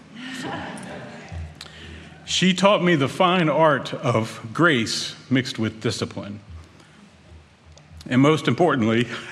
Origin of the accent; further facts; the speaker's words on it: Baltimore, Maryland, United States; born there; I was born in Baltimore in 1963, and yes, I just turned 60 on June 27th.